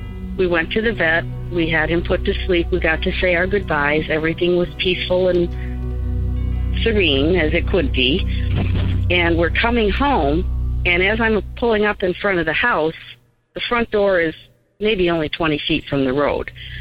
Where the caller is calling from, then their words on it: Chicago, Illinois, United States; I'm calling from the Chicago area